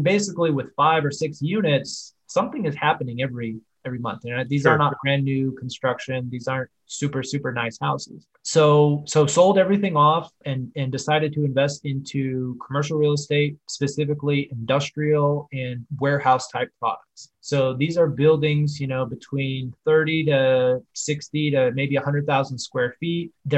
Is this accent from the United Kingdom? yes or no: no; Dallas, Texas, United States; But I'm from Dallas. I'm in Texas here, pretty much born and raised.